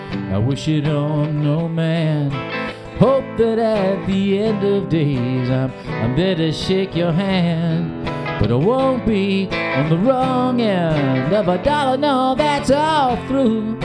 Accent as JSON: {"language": "English", "town": "Owensboro", "region": "Kentucky", "country": "United States", "tie": "born or raised there", "said": "I grew up in Owensboro, Kentucky. My family roots are in Ohio County, Rosine, home place of … I'm very proud to say."}